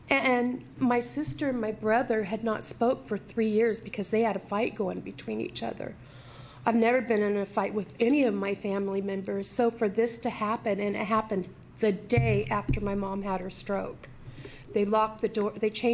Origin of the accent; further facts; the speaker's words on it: Oregon, United States; I'm from Oregon.